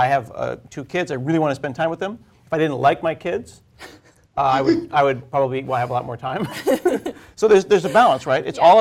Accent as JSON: {"language": "English", "town": "Portland", "region": "Oregon", "country": "United States", "said": "I don't know if you heard that in Portland, I'm from Portland, a couple of days ago"}